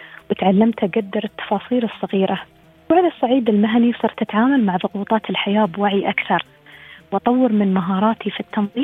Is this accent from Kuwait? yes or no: no; United Arab Emirates; القيم اللي تربينا عليها في الإمارات